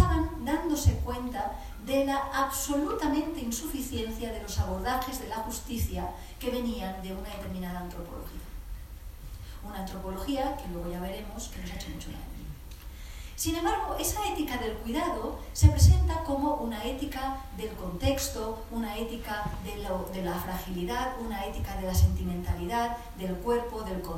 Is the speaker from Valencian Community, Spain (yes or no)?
yes; Alicante, Valencian Community, Spain; yo soy de Alicante, del sur de España